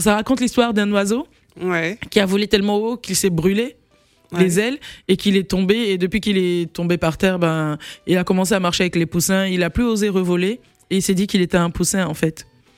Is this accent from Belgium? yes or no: no; Benin; Je suis née, j'ai grandi au Bénin